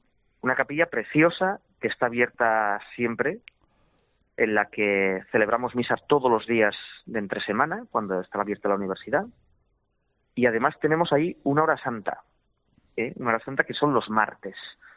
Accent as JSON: {"language": "Spanish", "town": "Iturmendi", "region": "Navarre", "country": "Spain", "tie": "born or raised there", "said": "yo soy natural de un pueblo muy pequeñito que no es muy conocido, Iturmendi, está al lado de Alsasua. Y yo tengo 47 años, me ordené hace 22 y nada, he estado en Estella"}